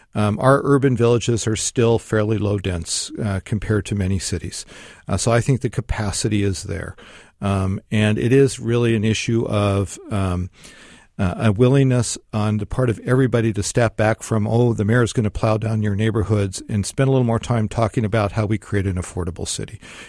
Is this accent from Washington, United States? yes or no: yes; Seattle, Washington, United States; also born or lived in Grays Harbor County; I grew up in Seattle, but I was actually born there.